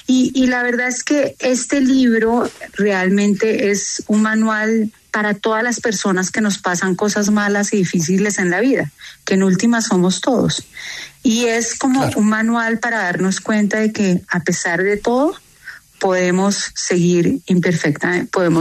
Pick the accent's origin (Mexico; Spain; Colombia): Colombia; Yo soy colombiana.